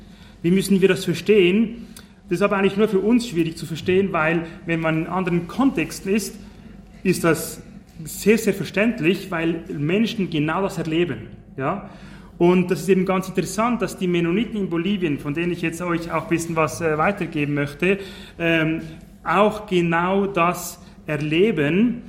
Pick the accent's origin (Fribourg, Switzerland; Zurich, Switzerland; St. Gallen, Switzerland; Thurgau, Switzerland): Zurich, Switzerland; accent: Zurich German; Berndeutsch kann ich leider nicht, obwohl meine beiden Grossväter eigentlich aus Bern kommen. Aber ich bin in Zürich aufgewachsen. Und darum ich hoffe ich, es ist auch in Ordnung, wenn ich Zürichdeutsch rede.